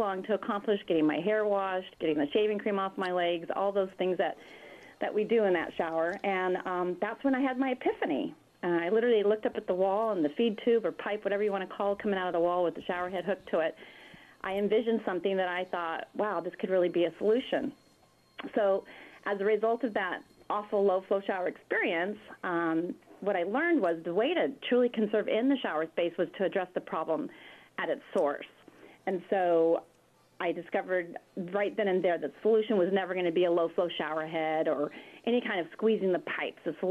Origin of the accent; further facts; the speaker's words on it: California, United States; So back in 2009, I went home for a visit in my home state of Southern California